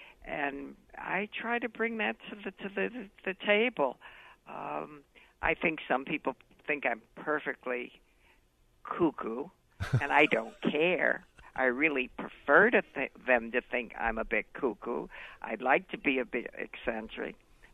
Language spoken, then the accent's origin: English; Chicago, Illinois, United States; born there; now in New York, United States; I was born in Chicago. I came to New York in 1947, right after World War II.